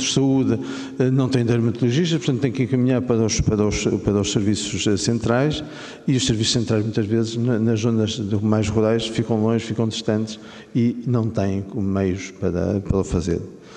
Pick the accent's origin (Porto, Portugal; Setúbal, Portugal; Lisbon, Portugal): Porto, Portugal; como somos urbanos, eu sou do Porto